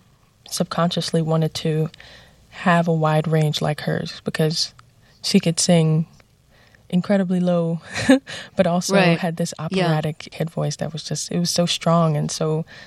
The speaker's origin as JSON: {"language": "English", "town": "Bronx", "region": "New York", "country": "United States", "said": "even though I'm from the Bronx, I've made it out."}